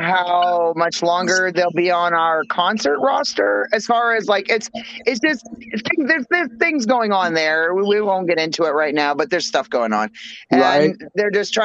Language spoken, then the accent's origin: English; Maine, United States; I'm from Maine, so that's why the bi-coastal thing. I'm from New England, Maine, you know, from Maine myself.